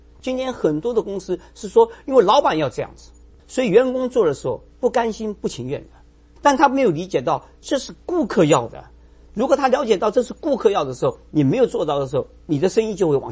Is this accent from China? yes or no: yes; China; 因为我们中国人趋向于保守